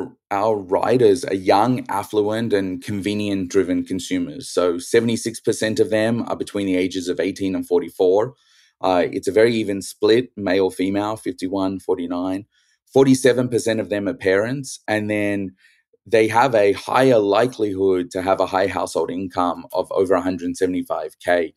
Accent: Sydney, New South Wales, Australia; Really excited to be back in Australia, my hometown, Sydney

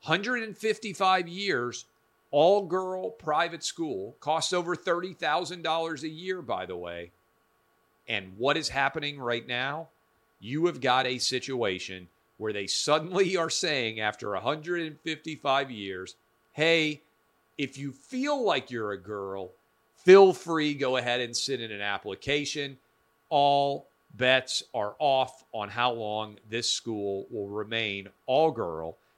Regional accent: Nashville, Tennessee, United States; Finally, you guys know, born and raised in Nashville, public school K through 12.

